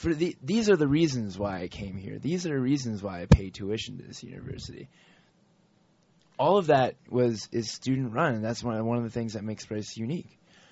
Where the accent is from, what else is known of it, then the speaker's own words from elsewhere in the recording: Ohio, United States; moved away as an adult; There are a lot of reasons why I came all the way from Ohio to be here.